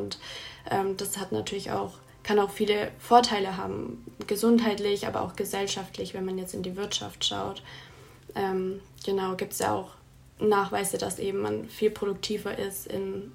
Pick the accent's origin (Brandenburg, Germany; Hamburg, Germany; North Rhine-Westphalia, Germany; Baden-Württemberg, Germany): Baden-Württemberg, Germany; Ich bin auch in Baden-Württemberg zur Schule gegangen